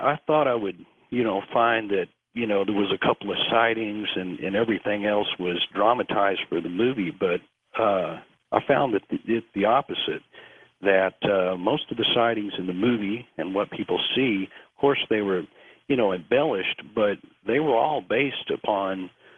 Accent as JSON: {"language": "English", "town": "Fort Worth", "region": "Texas", "country": "United States", "tie": "born or raised there", "said": "And I grew up in Fort Worth, which is about 3 hours from Falk."}